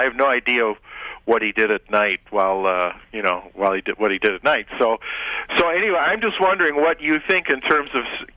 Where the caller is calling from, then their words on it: Beulah, Michigan, United States; I'm calling from Beulah, Michigan.